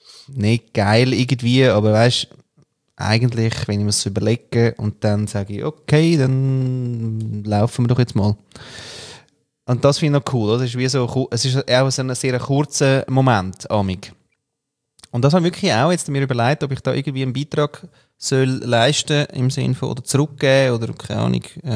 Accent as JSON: {"language": "German", "country": "Austria"}